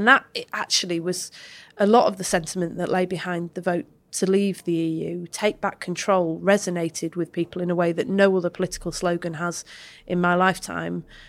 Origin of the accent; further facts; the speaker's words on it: Manchester, North West England, United Kingdom; born there; I was born in Manchester in 1979